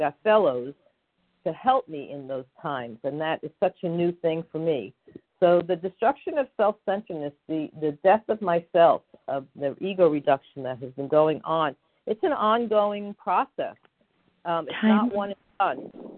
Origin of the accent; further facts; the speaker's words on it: New York, United States; I'm from New York, and so I use humor and I use sarcasm to deflect